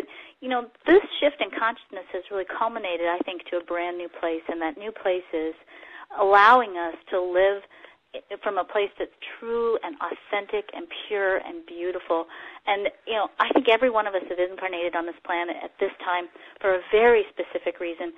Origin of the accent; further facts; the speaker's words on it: Texas, United States; I'm a mom and I'm a Texan.